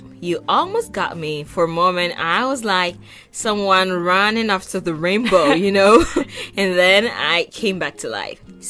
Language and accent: English; Manhattan, New York, United States; from Manhattan, USA